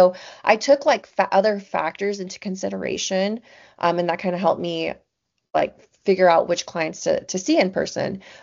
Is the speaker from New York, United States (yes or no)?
no; California, United States; I'm from California. So like in California, we have like mid-tier level.